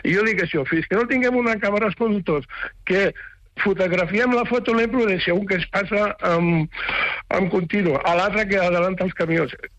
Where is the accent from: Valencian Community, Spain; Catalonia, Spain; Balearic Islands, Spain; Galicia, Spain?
Catalonia, Spain; L'Hospitalet de Llobregat; born there; jo soc nascut a Hospitalet